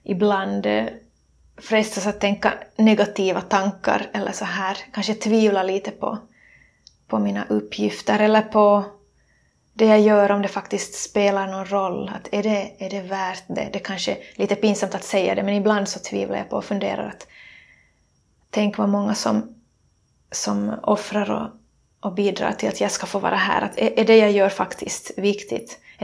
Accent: Finland; Och kyrkan där hemma i Finland.

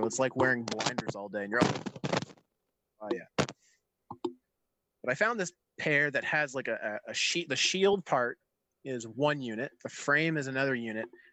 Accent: Canada; They're like $160 American, and I'm a Canadian, and I was like, hell no.

